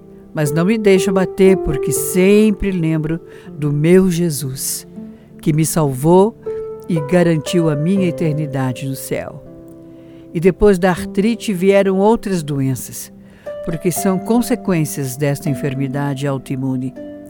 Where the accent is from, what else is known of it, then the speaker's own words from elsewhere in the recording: Joinville, Santa Catarina, Brazil; born there; nasci em Joinville